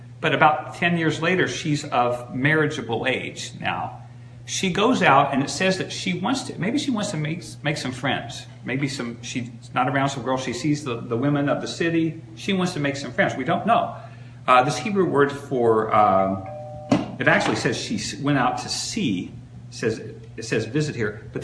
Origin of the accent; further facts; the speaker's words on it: Indiana, United States; I grew up in Indiana, we have a proverb there: you plant corn, you get corn.